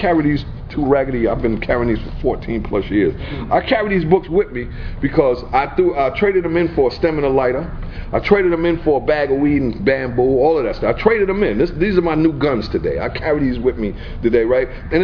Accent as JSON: {"language": "English", "town": "Yonkers", "region": "New York", "country": "United States", "said": "I had commitments for a Thursday in Yonkers. I'm from Yonkers."}